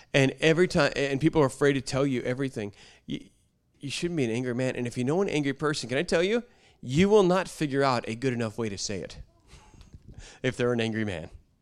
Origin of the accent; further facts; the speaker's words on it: Ireland; Well, I'm Irish. We're just always angry.